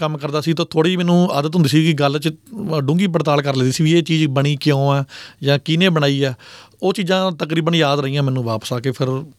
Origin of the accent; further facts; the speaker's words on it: Muktsar, Punjab, India; ਮੈਂ ਮੁਕਤਸਰ ਤੋਂ ਬਿਲੋਂਗ ਕਰਦਾ, ਮਾਲਵੇ 'ਚ ਇੱਕ ਖੂਬਸੂਰਤ ਸ਼ਹਿਰ ਆ